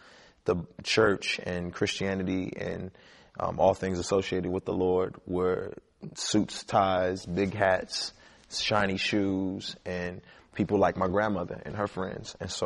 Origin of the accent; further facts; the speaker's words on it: Houston, Texas, United States; born there; also born or lived in San Diego, United States; Well, I was born in Houston, Texas. We kind of migrated from place to place.